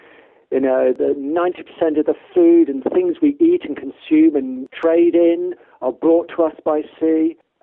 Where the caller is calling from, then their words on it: Southampton, South East England, United Kingdom; I'm sure you're talking from Westcliff, I'm talking from Southampton, you know.